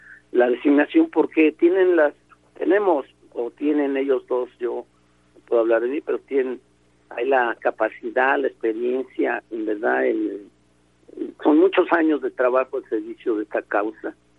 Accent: Texcoco, State of Mexico, Mexico; de Texcoco, toda mi vida he estado en Texcoco.

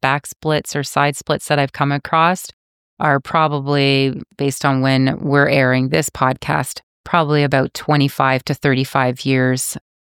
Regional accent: Cambridge, Ontario, Canada; I am not from Northern Ontario, thank you very much. I am from Cambridge, Ontario

